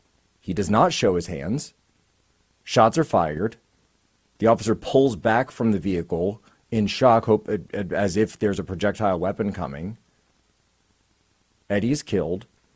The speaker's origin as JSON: {"language": "English", "town": "Philadelphia", "region": "Pennsylvania", "country": "United States", "said": "As you guys know, I'm from the Philadelphia area."}